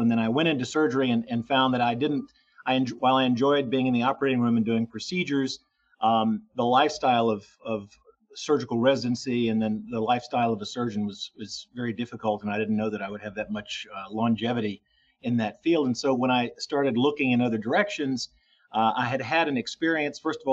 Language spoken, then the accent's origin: English; Tennessee, United States; accent: Southern; I'm a native Southerner, in fact. And so I grew up in Tennessee, and I still have a bit of that of a lingering Southern accent, if you can't tell.